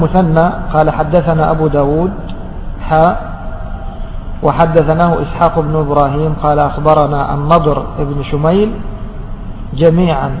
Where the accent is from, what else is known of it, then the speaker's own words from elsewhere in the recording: Egypt; فنحن مثلا كمصريين نفخر